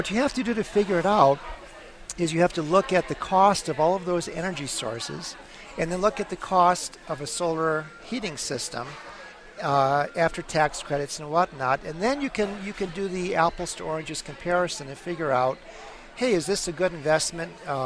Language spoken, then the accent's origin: English; Michigan, United States; I'm from Michigan, for example, which is surrounded by the Great Lakes